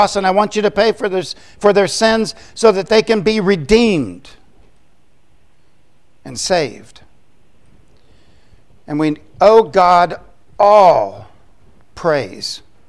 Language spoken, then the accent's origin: English; Florida, United States; When I was a little boy growing up in Florida, we had what was called a kumquat tree.